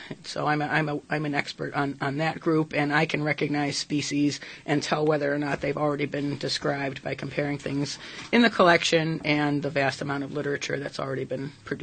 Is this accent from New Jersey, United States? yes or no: no; Bristol, Connecticut, United States; I actually didn't want to go back to my hometown in Connecticut for the summer and work in the gun factory again.